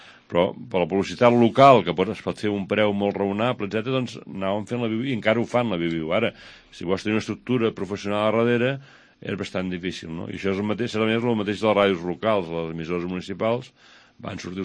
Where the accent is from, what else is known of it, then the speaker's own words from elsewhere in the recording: Llagostera, Catalonia, Spain; Jo començo amb un butlletí al meu poble, o sigui, fem a Llagostera